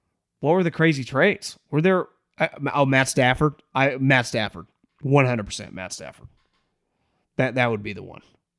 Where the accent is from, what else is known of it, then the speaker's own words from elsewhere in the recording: Canada; I'm from Canada